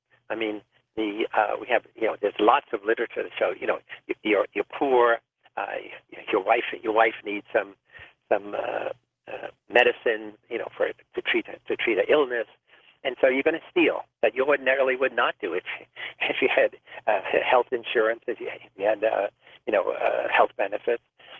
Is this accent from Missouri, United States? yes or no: no; Bronx, New York, United States; I grew up in poverty in the South Bronx, in the inner-city ghetto, South Bronx